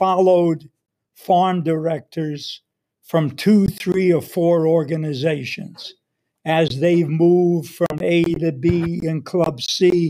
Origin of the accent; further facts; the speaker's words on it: Brooklyn, New York, United States; born there; And, of course, I was born in Brooklyn, saw Jackie Robinson play, went to Ebbets Field, had a tryout with the Brooklyn Dodgers